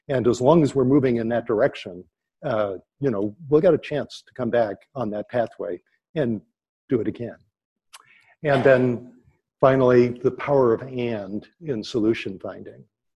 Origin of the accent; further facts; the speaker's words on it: New England, United States; I grew up in New England. Went to school at the University of Maine.